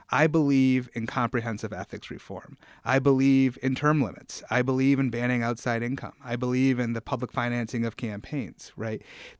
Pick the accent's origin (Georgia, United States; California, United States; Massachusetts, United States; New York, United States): New York, United States; Rochester; also born or lived in Calcutta, India; was born in an orphanage in Calcutta, India, but I was raised right here in the city of Rochester. I grew up in the South Wedge.